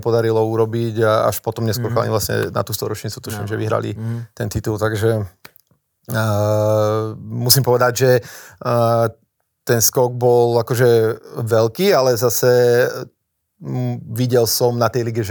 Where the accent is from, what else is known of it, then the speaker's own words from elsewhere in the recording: Považská Bystrica, Trenčín Region, Slovakia; ja som vyrastal v Poľskej Bystrici odchovanec